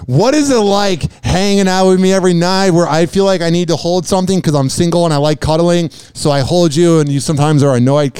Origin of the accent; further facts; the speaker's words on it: Pinellas Park, Florida, United States; I'm from Pinellas Park, essentially, too.